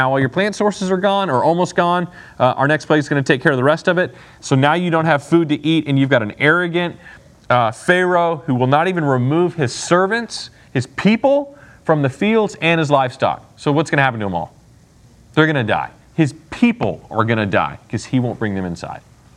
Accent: Texas, United States; All right, now, I come from Texas. We get hail.

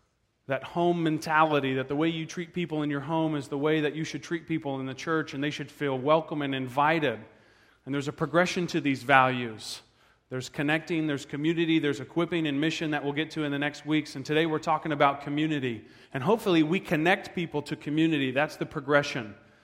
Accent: Oklahoma, United States; now in Fresno, United States; You know, for me growing up in Oklahoma, it was hot, like here in Fresno

